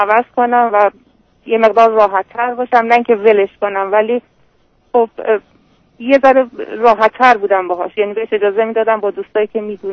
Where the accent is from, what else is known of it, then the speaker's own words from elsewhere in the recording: Iran; now in United States; نه از ایران اومدیم.